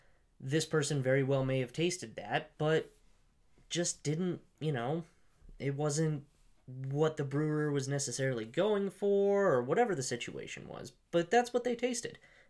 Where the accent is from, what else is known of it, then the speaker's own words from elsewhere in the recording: Colorado, United States; Born and raised in Colorado, absolutely love this state